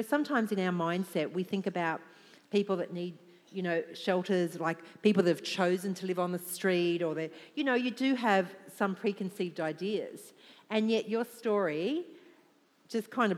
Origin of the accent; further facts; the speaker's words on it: Australia; now in United States; I remember when I came over to America from Australia, and I had two suitcases, and that was kind of all my belongings.